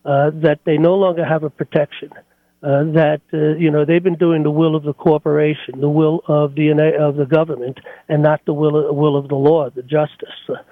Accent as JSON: {"language": "English", "region": "New York", "country": "United States", "tie": "born or raised there", "said": "And I come from New York. I live in New York. I was born and raised in New York."}